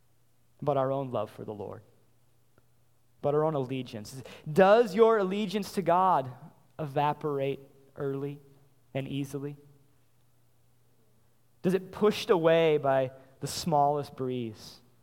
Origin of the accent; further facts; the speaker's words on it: Wisconsin, United States; So I grew up in the Coulee region of Wisconsin, the southwestern area of Wisconsin that's all filled with bluffs in the river valley there.